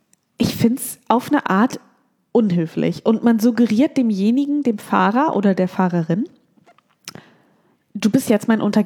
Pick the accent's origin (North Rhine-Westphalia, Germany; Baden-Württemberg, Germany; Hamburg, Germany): North Rhine-Westphalia, Germany; Düsseldorf; ich bin Düsseldorferin.